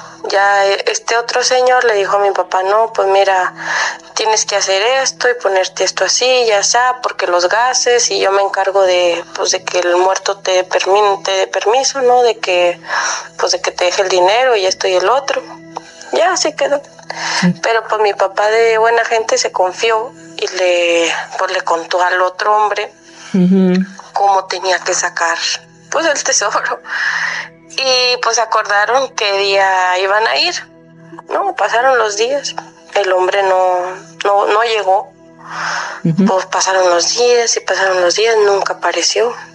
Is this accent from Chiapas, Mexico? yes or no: no; Coahuila, Mexico; Pues yo soy del norte de Coahuila.